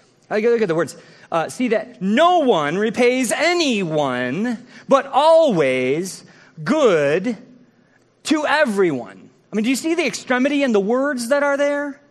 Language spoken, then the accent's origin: English; United States; Part of it's just because we're American.